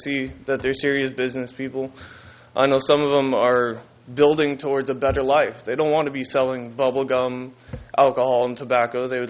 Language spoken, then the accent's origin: English; California, United States; I grew up in the Bay Area where people don't care.